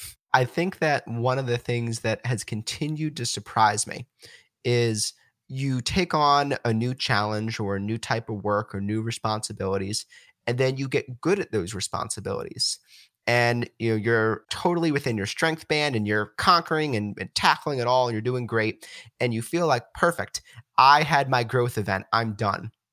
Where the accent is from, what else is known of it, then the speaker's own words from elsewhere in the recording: Washington, District of Columbia, United States; You know, I came from the Washington, D.C. area, and on the East Coast, you're moving so fast